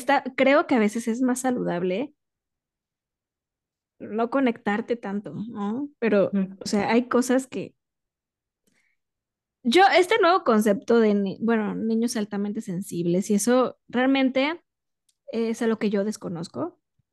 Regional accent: Mexico; moved away; comprendí un poco que me fui de México muy enojada con mi país

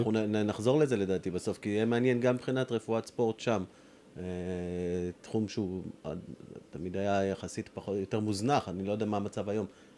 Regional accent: Northern District, Israel; אני מהצפון.

